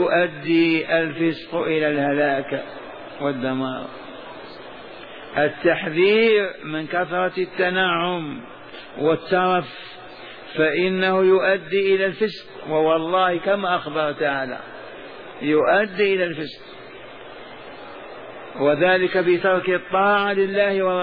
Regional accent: Saudi Arabia; ونحن بخاصة سعوديين راغبين في هذا

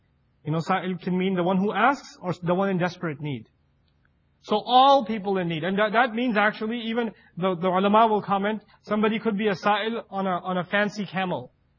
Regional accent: New York, United States; I come from New York. When you see a stranger, you like get ready to run the other way

